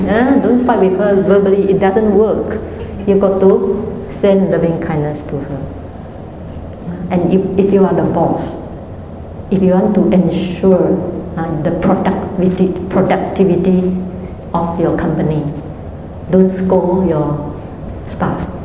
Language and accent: English; Myanmar; English is a second language; I come from Burma and temporarily I live in Penang together with another fellow nun